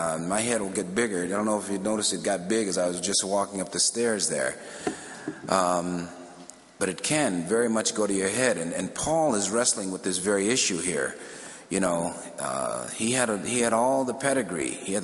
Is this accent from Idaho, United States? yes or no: no; Chicago, Illinois, United States; I was born and raised in Chicago, 1952, and it was a very tough time of living in Chicago.